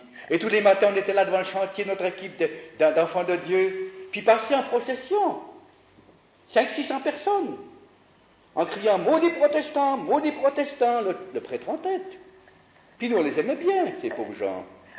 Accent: Italy; je suis italien, je ne suis pas étranger.

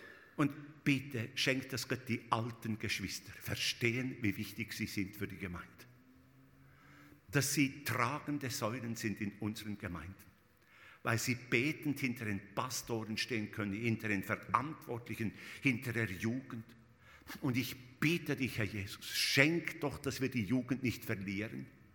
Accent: Switzerland; Auch hier in Deutschland, bei uns in der Schweiz sowieso.

